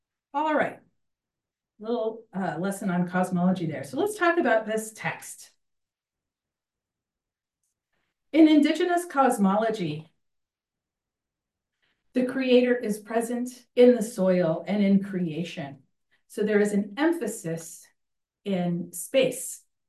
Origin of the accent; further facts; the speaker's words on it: Albuquerque, New Mexico, United States; I'm from Albuquerque, New Mexico. I'm the Tewa woman.